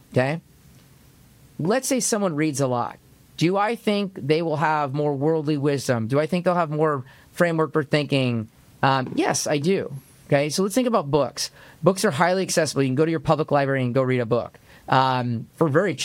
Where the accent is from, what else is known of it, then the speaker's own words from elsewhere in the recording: Seattle, Washington, United States; I grew up in Seattle, Washington, numerous times in my life. We went across the border when I was 8 years old.